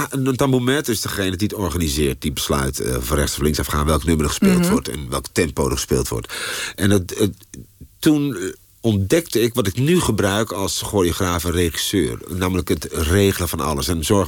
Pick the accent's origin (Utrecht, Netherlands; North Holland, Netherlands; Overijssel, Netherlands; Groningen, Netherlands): North Holland, Netherlands; accent: Zaans; En ik merkte als ik moe ben, dan komt dat ook weer terug. Dat Zaans accent.